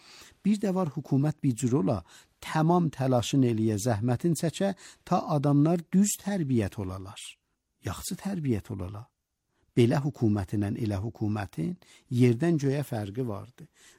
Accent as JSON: {"language": "Azerbaijani", "country": "Iran", "said": "Dedik, biz İranlıyıq."}